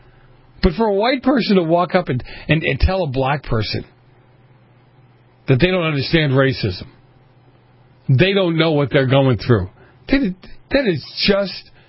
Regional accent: Ireland; That's like coming up to me and telling me, as an Irish guy, what Italian food is good and what isn't.

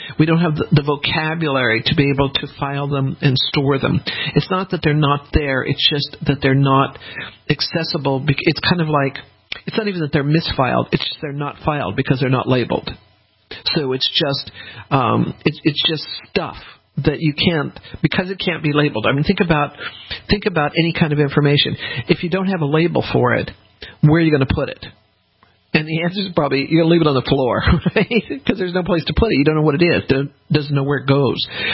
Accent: Denver, Colorado, United States; as I said, I grew up in Denver, which essentially has no humidity.

